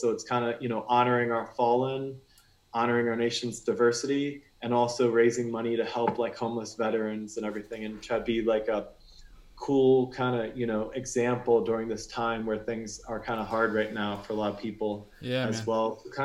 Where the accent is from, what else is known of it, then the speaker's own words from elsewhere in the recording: Pennsylvania, United States; So I grew up in the Lehigh Valley, like Poconos area of Pennsylvania.